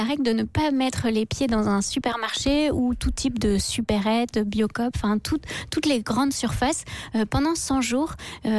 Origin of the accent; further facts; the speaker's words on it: Normandy, France; En fait, moi, je suis normande